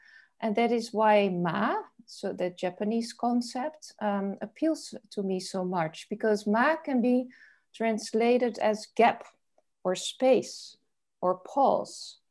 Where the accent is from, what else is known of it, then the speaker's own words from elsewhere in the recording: Netherlands; English is a second language; now in United States; My home country is the Netherlands. I currently live in the United States.